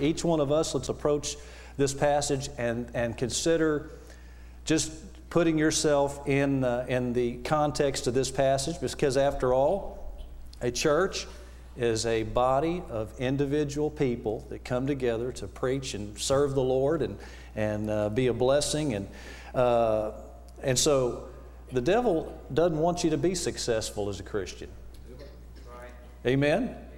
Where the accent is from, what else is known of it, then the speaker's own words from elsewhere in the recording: Texas, United States; I said, well, I'm from Texas. She said, really, where? And I said, well, south of Houston